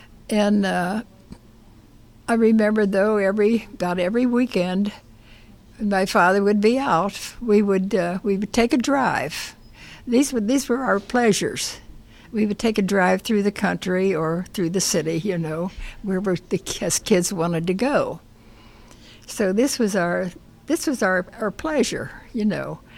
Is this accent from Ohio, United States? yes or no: yes; Cincinnati, Ohio, United States; I have lived here for about 30 years. I'm originally from Cincinnati.